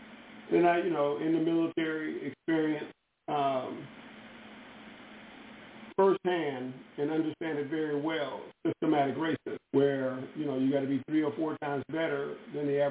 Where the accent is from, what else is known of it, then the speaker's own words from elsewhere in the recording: Birmingham, Alabama, United States; As I said, I grew up in Birmingham, Alabama, part-time, and my best friend there was white.